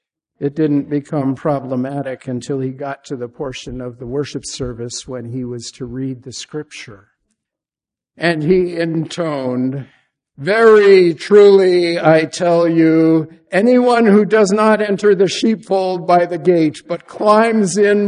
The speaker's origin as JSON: {"language": "English", "town": "Warwick", "region": "Rhode Island", "country": "United States", "tie": "born or raised there", "said": "a Presbyterian church where I grew up in Warwick, Rhode Island."}